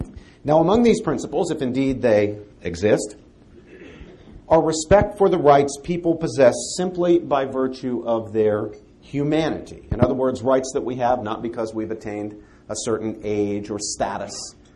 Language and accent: English; West Virginia, United States; You know, Sam mentioned that I'm from West Virginia.